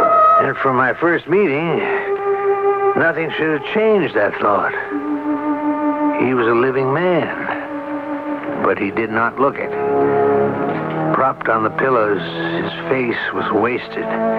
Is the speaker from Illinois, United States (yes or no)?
no; Hannibal, Missouri, United States; Well, I was brought up in Hannibal, Missouri.